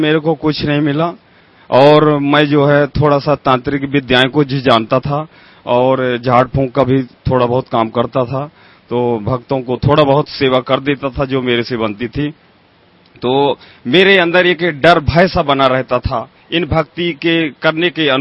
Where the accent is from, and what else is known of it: Satna, Madhya Pradesh, India